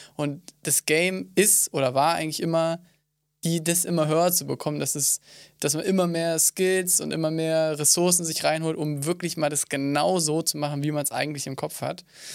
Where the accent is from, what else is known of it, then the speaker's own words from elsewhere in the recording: Berlin, Germany; ich komme ja eigentlich auch aus Berlin